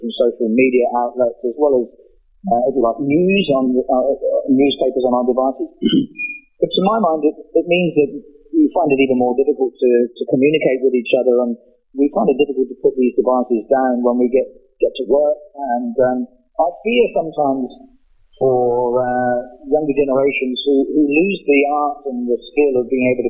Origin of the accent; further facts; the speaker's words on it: United Kingdom; moved away; you might tell from my accent, I'm from the UK originally